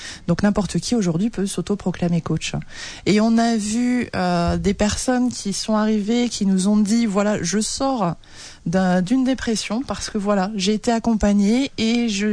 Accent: Grand Est, France; Dans notre région, en Alsace.

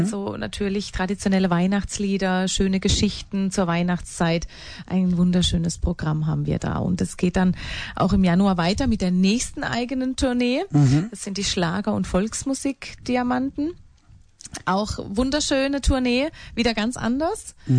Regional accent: Walldürn, Baden-Württemberg, Germany; now in Stuttgart, Germany; Ich komme ursprünglich aus dem Odenwald in Deutschland, Neckar-Odenwaldkreis Walldürn, ein ganz bekannter Wallfahrtsort, wohne allerdings seit 4 Jahren in Stuttgart.

